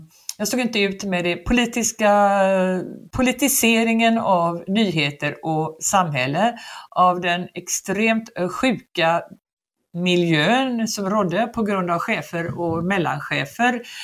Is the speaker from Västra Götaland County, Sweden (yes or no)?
yes; Gothenburg, Västra Götaland County, Sweden; moved away as an adult; also born or lived in Paris; som den göteborgare jag var